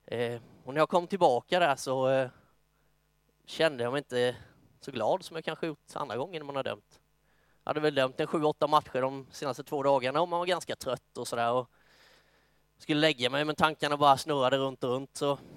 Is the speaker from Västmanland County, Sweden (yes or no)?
no; Myresjö, Kronoberg County, Sweden; Jag är uppvuxen i ett kristet hem i Myresjö och var med sen när jag var liten i pingstförsamlingen i Landsbro.